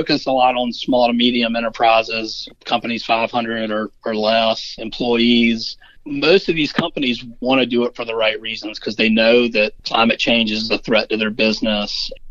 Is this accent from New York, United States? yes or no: no; Savannah, Georgia, United States; Well, I'm from Savannah, Georgia, originally, and after college, I worked at a guest ranch in Wyoming